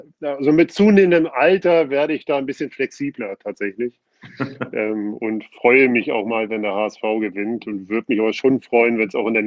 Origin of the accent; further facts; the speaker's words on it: Hamburg, Germany; born there; Komme ja gebürtig aus Hamburg